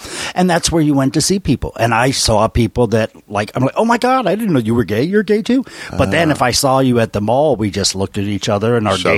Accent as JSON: {"language": "English", "town": "Cleveland Heights", "region": "Ohio", "country": "United States", "tie": "born or raised there", "said": "I grew up in Cleveland Heights in the 70s."}